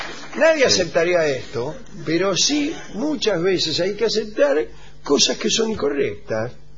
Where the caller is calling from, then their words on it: Montevideo, Uruguay; de Montevideo. Los escucho por casualidad porque pasaba de estación en estación.